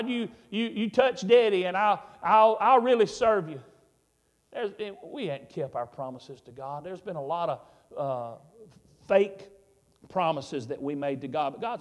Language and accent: English; Hampton, United States; I said, well, I grew up in Hampton.